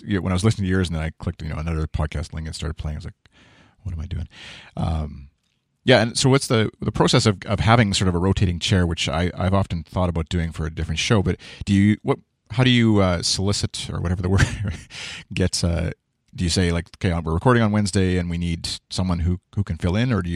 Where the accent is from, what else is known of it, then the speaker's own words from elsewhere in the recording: Canada; being Canadian and CBC listener